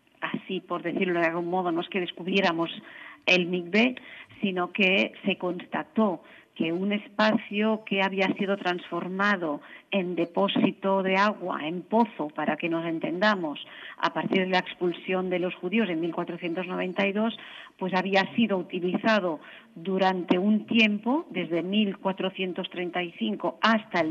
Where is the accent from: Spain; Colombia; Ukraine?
Spain; Camprodon, Catalonia; Yo soy nativa de un pueblecito a unos 80 kilómetros de Girona, Camprodón, en los Pirineos.